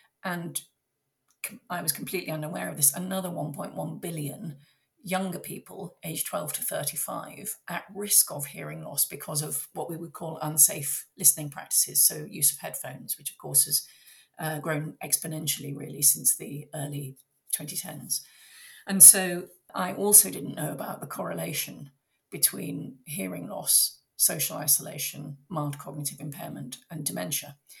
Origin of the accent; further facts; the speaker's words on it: Midlands, United Kingdom; I'm a 56-year-old woman, so fairly unusual in a tech startup. I grew up in the Midlands in the UK as the youngest child of a family of four